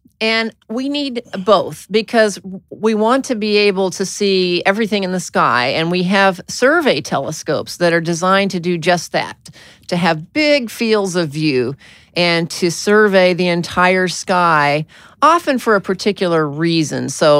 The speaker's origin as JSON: {"language": "English", "region": "Arkansas", "country": "United States", "tie": "born there", "said": "Told I was born in Arkansas, but you know."}